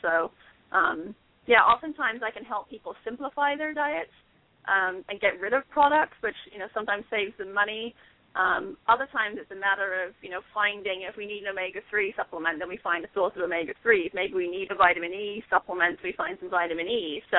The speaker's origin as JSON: {"language": "English", "region": "England", "country": "United Kingdom", "tie": "born or raised there", "moved": "as an adult", "lives_now": "United States", "said": "I was born in England and spent, you know, the first 18, 19 years in England, came over to the U.S. in the third year of my bachelor's as an education abroad student"}